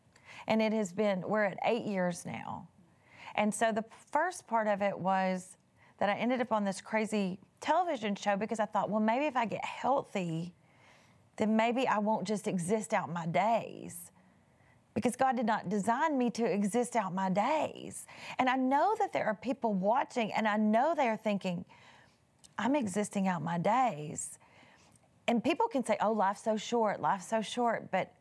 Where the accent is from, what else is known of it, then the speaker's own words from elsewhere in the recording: Texas, United States; I was raised in East Texas, you know, you don't tell your weight, and you sure don't stand in half-naked clothes on national television.